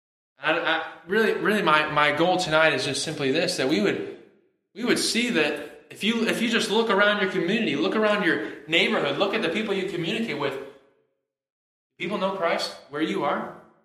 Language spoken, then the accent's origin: English; Alaska, United States; I grew up in Alaska. You just don't get those kind of things there. You pay like $5 for a mango, you know?